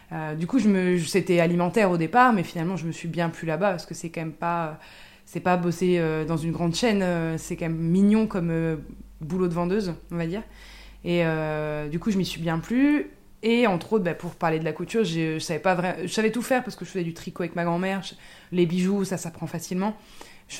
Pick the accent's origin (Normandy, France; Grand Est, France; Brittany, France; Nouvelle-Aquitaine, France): Grand Est, France; J'ai grandi dans les Ardennes, dans la vallée de la Meuse, donc c'est la campagne version un petit peu de montagne quand même.